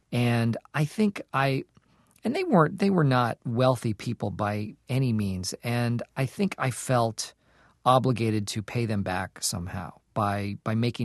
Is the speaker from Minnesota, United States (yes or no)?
no; Acton, Massachusetts, United States; I grew up in Acton, Massachusetts.